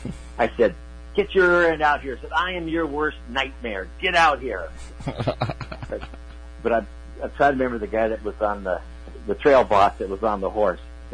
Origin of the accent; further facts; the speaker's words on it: Sioux City, Iowa, United States; now in New York City, United States; So growing up in Sioux City, Iowa, to end up in New York City.